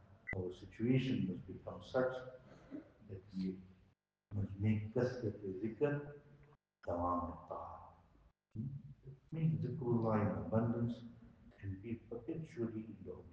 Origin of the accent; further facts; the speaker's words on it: South Africa; Go and sit around in the haram and we think we own the place because we're from South Africa.